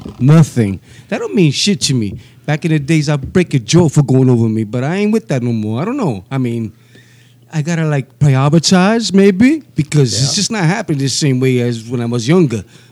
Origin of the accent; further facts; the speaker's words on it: Brooklyn, New York, United States; Brooklyn, baby. Brooklyn, Sunset Park, Brooklyn. Sunset forever, Park. Man. You know, I rep that, but I don't live there no more.